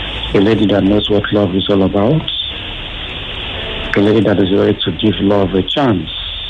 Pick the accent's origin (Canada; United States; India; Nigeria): Nigeria; Eastern Nigeria; now in Lagos, Nigeria; I'm from the eastern side of Nigeria. I'm based here in Lagos. I'm working class.